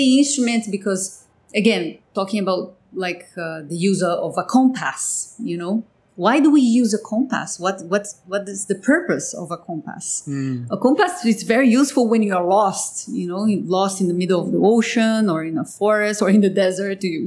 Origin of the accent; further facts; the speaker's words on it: India; born there; Because I was born in India